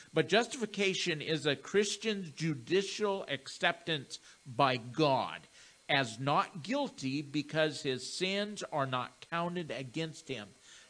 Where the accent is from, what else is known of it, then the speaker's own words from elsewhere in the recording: Wessington Springs, South Dakota, United States; born there; he's telling me that his wife knew my mom and dad when I was born back in Wessington Springs.